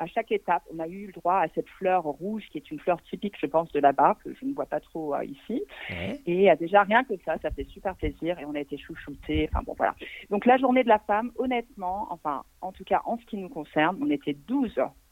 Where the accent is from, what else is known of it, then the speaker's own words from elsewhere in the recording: France; nous, en tant que Français, on ne connaît pas forcément le cinéma turc